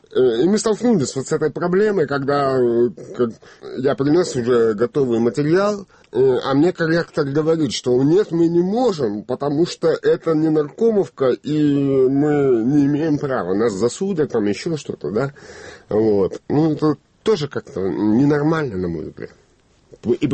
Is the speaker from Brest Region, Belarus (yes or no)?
yes; Brest, Brest Region, Belarus; я сам из Бреста, и, в общем, там всю жизнь как бы и прожил по большей части.